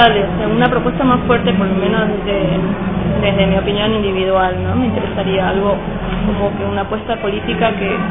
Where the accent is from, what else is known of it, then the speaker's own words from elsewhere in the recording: Salta, Argentina; now in Córdoba, Argentina; estoy hace año viviendo en Córdoba, vengo de Salta